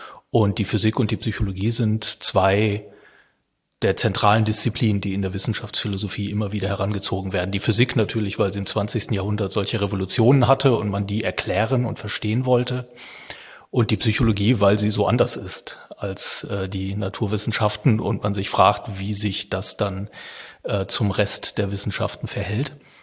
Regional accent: North Rhine-Westphalia, Germany; Ich bin am Niederrhein groß geworden

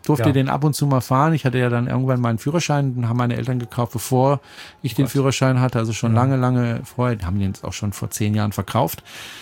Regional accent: Austria; weil ich bin ja zur Hälfte in Österreich aufgewachsen

